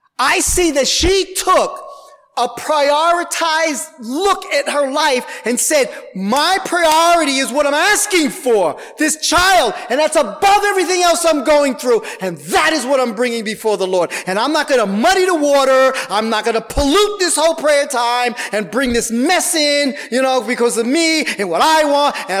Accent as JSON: {"language": "English", "region": "New York", "country": "United States", "said": "However, I'm from New York. I know we can't say that word too good, ask, right?"}